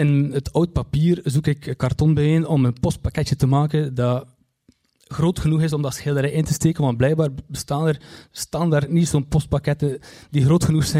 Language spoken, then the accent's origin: Dutch; Kortrijk, West Flanders, Belgium; Want ik kom uit Kortrijk en Kortrijk is zo groot.